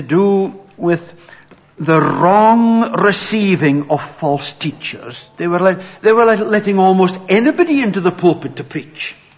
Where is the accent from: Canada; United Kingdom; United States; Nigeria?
United Kingdom; Bucksburn, Scotland; had grown up in Bucksburn, my own home village just outside Aberdeen.